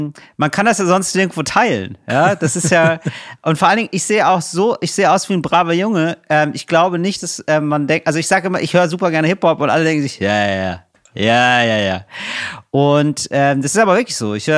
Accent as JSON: {"language": "German", "town": "Geldern", "region": "North Rhine-Westphalia", "country": "Germany", "tie": "born or raised there", "said": "Ja, also ich bin aufgewachsen in Geldern. Das ist so ein Ort, ja, der ist wirklich, der ist nicht so besonders charakteristisch. Der ist nahe der holländischen Grenze, ist in NRW. Man fährt so eine halbe Stunde nach Duisburg oder nach Krefeld."}